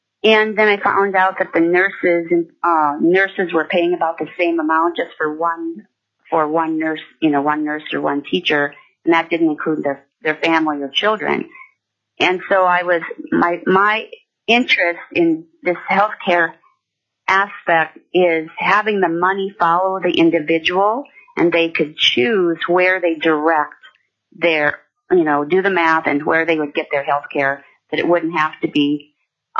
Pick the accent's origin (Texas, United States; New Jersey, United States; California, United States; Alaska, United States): Alaska, United States; I'm from the Mat-Su Valley, and I have not read the bill.